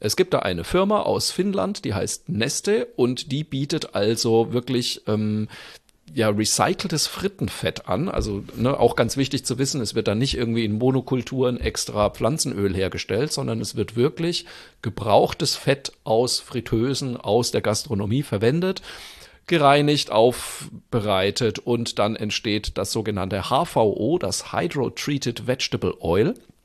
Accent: Bamberg, Bavaria, Germany; Na freilich, sogar in meine Geburtsstadt nach Bamberg.

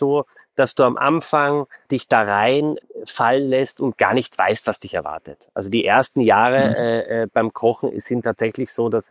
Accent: Austria; ich bin Österreicher.

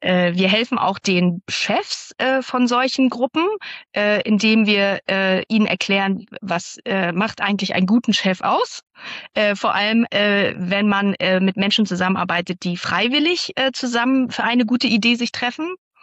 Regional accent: Rostock, Mecklenburg-Vorpommern, Germany; also born or lived in Neustrelitz; ich bin in Neustrelitz geboren. Da haben meine Großeltern gelebt und dann sind wir nach Rostock gezogen. Das heißt, seit ich 8 Jahre alt bin, also in der 3. Klasse, bin ich in der Südstadt zur Schule gegangen.

